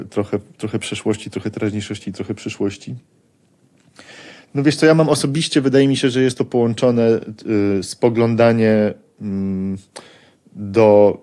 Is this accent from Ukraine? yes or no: no; Colombia; Ja mam, spędziłem dzieciństwo w Kolumbii, ale tak naprawdę to jest mniej ważne.